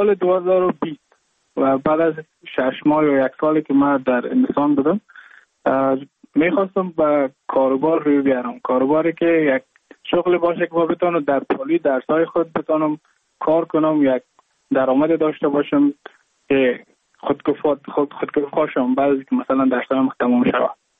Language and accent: Persian; Mazar-i-Sharif, Balkh, Afghanistan; moved away as an adult; now in Goa, India; از مزار شریف هستم، از قریه شیرآباد که از قریه دورافتاده مزار شریف بلخ میباشم. ما در سال 2019 ماه جون به هندوستان آمدم